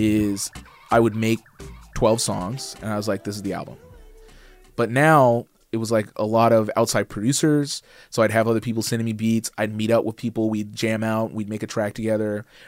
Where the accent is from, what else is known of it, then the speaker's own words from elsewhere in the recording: Edmonton, Alberta, Canada; growing up in Edmonton